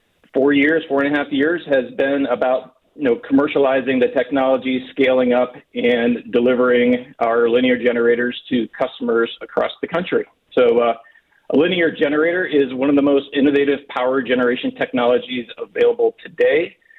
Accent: Pennsylvania, United States; You've got it happening in your own backyard in Pittsburgh. I grew up in Indiana County, so I can vouch for, you know, some of the plants in that area.

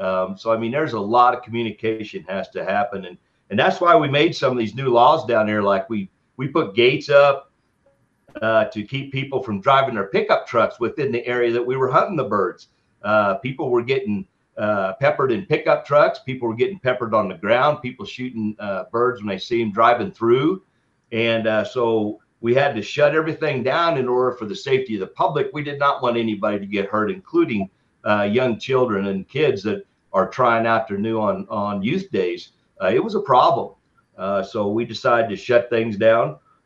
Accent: Kansas, United States; Long years I've been hunting birds growing up in Kansas.

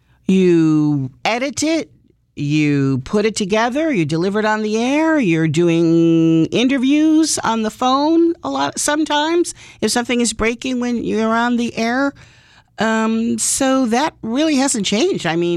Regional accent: Rhode Island, United States; now in Connecticut, United States; because I come from Rhode Island, and there's a, well, it's pronounced Coventry in Rhode Island, and I come here to Connecticut

